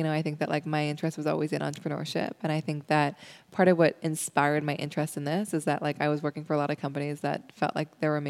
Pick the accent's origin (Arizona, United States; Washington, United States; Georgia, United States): Washington, United States; Seattle; born or raised there